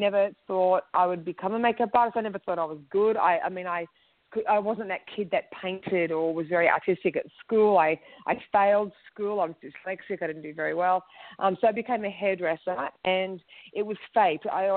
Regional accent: Sydney, New South Wales, Australia; now in Sydney, Australia; I'm from Sydney, Australia, but I do work quite a little bit in New York and a little bit in Paris and a little bit here, a little bit there.

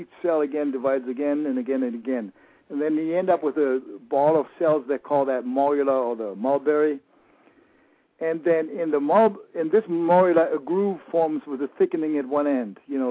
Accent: Germany; English is a second language; I'm a very German man, born and raised in Germany

